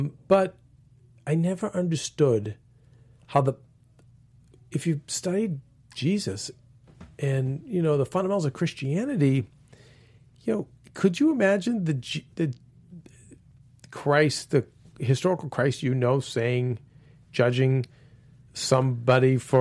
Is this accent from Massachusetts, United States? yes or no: yes; Boston, Massachusetts, United States; I mean, I'm from Boston, so, racism, and it can be the bad Bostonians are bad.